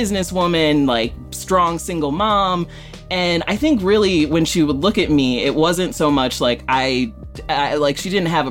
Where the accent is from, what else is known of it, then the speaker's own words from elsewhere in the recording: Rockford, Illinois, United States; I grew up in Rockford, Illinois, Northern Illinois. It is a pretty Midwestern, depressing place.